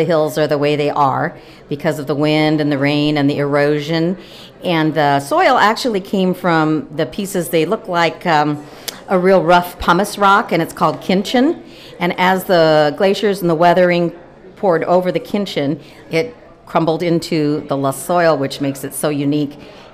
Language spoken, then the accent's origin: English; Moorhead, Iowa, United States; I'm from Moorhead, Iowa